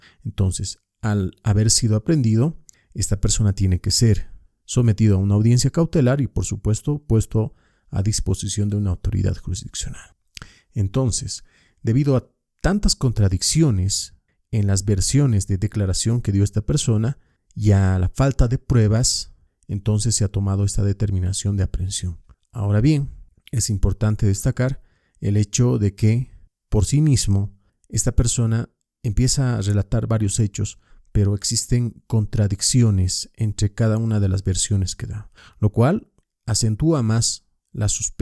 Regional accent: Bolivia; hablaremos de un caso bastante polémico en mi país, en Bolivia.

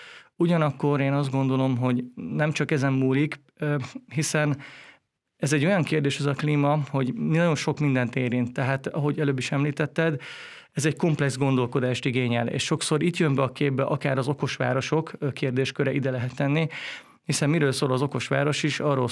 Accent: Győr, Győr-Moson-Sopron, Hungary; vagy akár én Győrből, ahonnan jöttem, szintén voltak utcák

